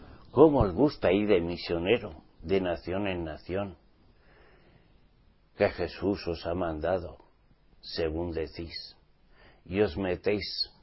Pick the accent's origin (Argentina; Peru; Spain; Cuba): Spain; ¿Y si es en mi país, en España?